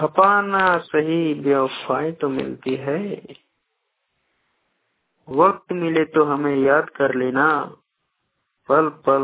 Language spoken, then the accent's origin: Hindi; Narayanpur, Jharkhand, India; Karma Narayanpur, district Ramgarh, Jharkhand का रहने वाला हूँ।